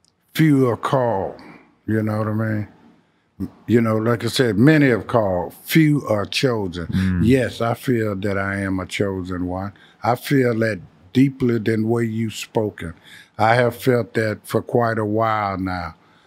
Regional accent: Chicago, Illinois, United States; also born or lived in California, United States; You know, like I said, I'm from Chicago. So in 85, I left California, went back to Chicago.

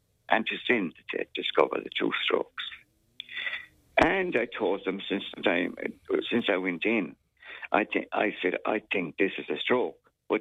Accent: Munster, Ireland; I'm from Clare originally, Stornbarne.

